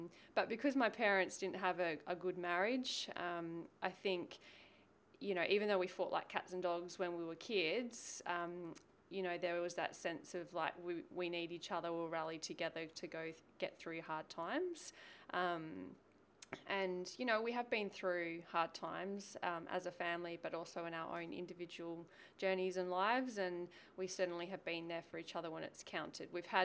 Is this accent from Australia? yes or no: yes; Sydney, New South Wales, Australia; I'm born and bred in Sydney. In actually North Sydney, Neutral Bay area. So a very affluent, yuppie, North Shore girl kind of scenario.